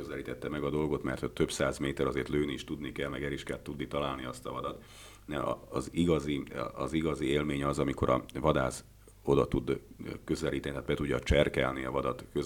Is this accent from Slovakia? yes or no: yes; Felvidék, Slovakia; én felvidéki magyar vagyok, és nem tudtak bántani engem Magyarországon